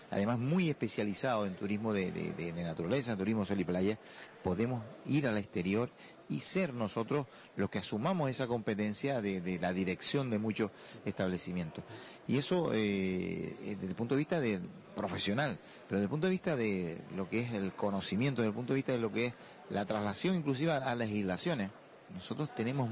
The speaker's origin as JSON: {"language": "Spanish", "region": "Canary Islands", "country": "Spain", "said": "como Canarios"}